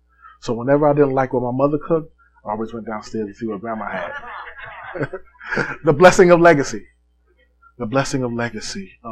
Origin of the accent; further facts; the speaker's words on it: North Carolina, United States; born there; I was born in Lenoir County, North Carolina, to Nellie Marie and James T.